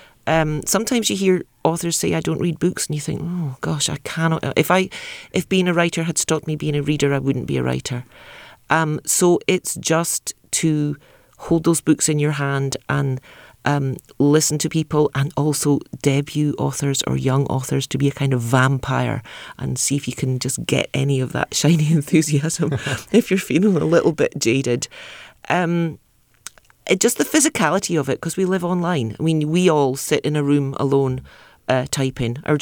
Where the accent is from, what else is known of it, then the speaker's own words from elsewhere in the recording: Scotland, United Kingdom; now in United States; make the heroine of the books I was setting in California as Scottish as I am, so she could make all the mistakes that I made